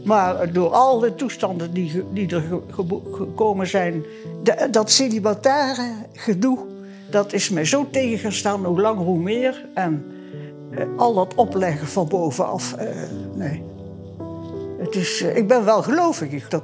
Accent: Deurne, North Brabant, Netherlands; also born or lived in Roosendaal; Ik ben geboren in Roosendaal en getogen in Deurne. Ik ben dus een echte Brabant.

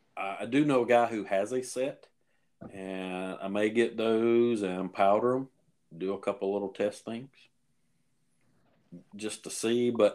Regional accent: Cowpens, South Carolina, United States; my old buddy Chris from CNC Thunder here in my hometown of Cowpen, South Carolina.

